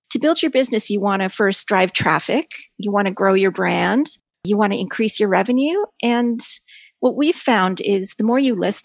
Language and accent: English; Canada; When I first started on eBay as a Canadian